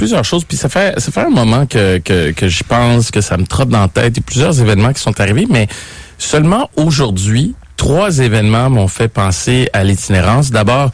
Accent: Montreal, Quebec, Canada; J'ai grandi à Montréal

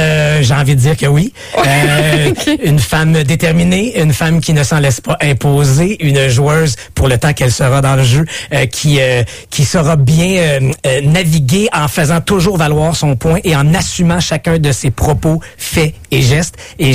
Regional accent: Quebec, Canada; quand j'ai su que ça s'amenait chez nous au Québec

